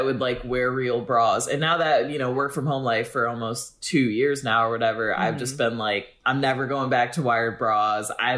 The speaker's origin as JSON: {"language": "English", "town": "Rockford", "region": "Illinois", "country": "United States", "tie": "born or raised there", "said": "I grew up in Rockford, Illinois, not a big place."}